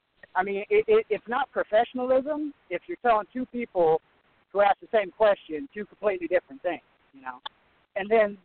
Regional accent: United States; I'm Native American and less white than most people would assume

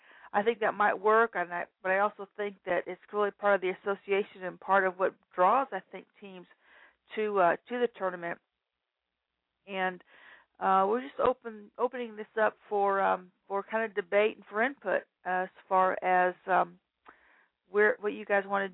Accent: Kansas City, United States; I'm from the Kansas City area, and it is cold and snowy up here this time of year.

